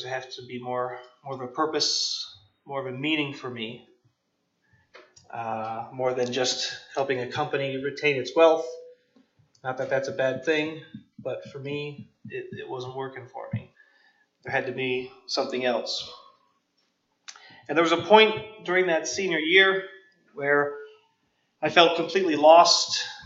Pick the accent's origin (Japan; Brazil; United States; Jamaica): Japan; moved away as an adult; So I grew up in Japan from ages 2 to 19.